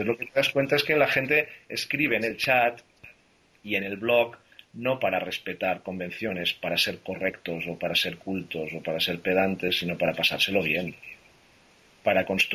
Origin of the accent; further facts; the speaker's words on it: Catalonia, Spain; accent: Catalan; Yo quiero seguir siendo español o catalán, uh-huh, incluso cuando escribo en inglés. Yo, uh-huh, quiero seguir teniendo algo de acento catalán cuando hablo en español o en castellano.